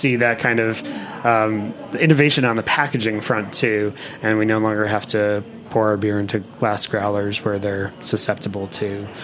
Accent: Rhode Island, United States; There's a brewery where I grew up in Rhode Island called Tilted Barn

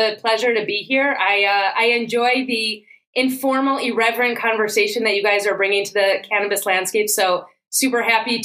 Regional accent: Chicago, Illinois, United States; I grew up in Chicago. I had a front row seat to Michael Jordan's dominance in the 90s.

